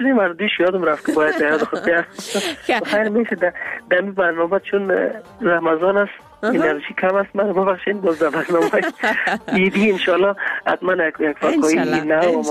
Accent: Afghanistan; از افغانستان هستم

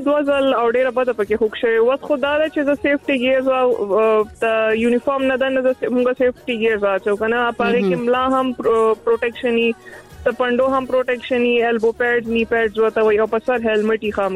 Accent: Khyber Pakhtunkhwa, Pakistan; زه پښتانه یم

